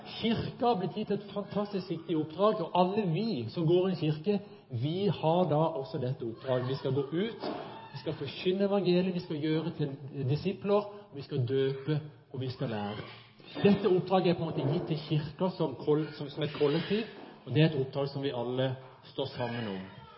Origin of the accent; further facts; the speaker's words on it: Finsland, Agder, Norway; Jeg er jo da fra Finnsland, det må jeg bare si, og det er jo bondelandet.